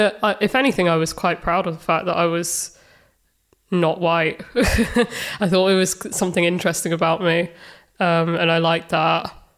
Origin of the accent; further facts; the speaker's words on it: Horsham, South East England, United Kingdom; I grew up in Horsham, which is a small market town in West Sussex, very middle class and very white.